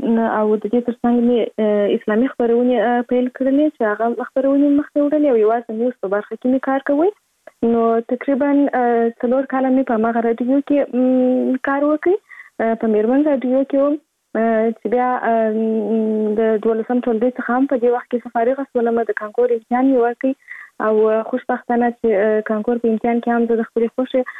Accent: Kandahar, Afghanistan; born there; زه په کندهار ولایت کې زیږیدلې یم او اوس فلاله په کندهار ولایت کې اوسېږم.

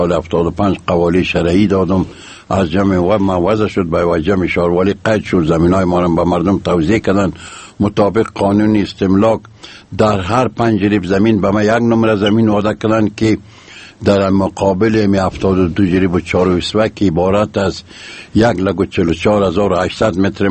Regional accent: Mazar-i-Sharif, Balkh, Afghanistan; زادگاه من شهر مزار شریف.

